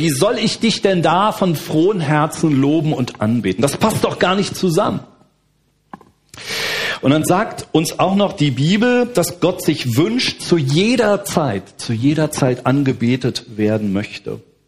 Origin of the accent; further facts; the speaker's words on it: Berlin, Germany; davor habe ich 24 Jahre in Berlin gelebt. Also ich bin Berliner, da sind wir aufgewachsen und habe ich meine Kindheit erlebt.